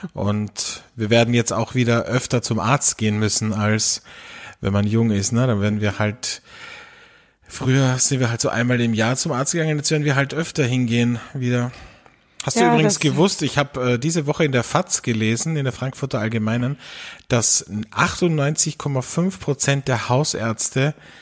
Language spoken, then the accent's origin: German; Carinthia, Austria; Eine Osterjause ist bei uns in Kärnten so traditionell.